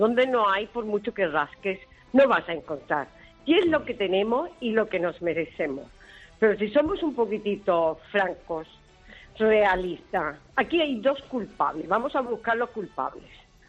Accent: United States; now in Catalonia, Spain; Yo me siento catalana de adopción. Yo soy americana.

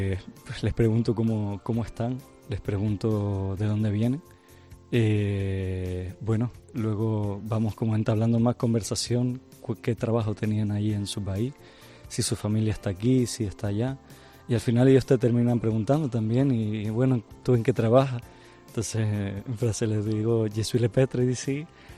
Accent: Tenerife, Canary Islands, Spain; now in El Hierro, Spain; Sí, soy de Tenerife.

